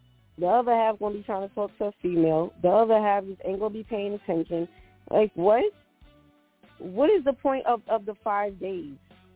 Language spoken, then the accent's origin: English; New York, United States; And as a New Yorker, I'm always observing.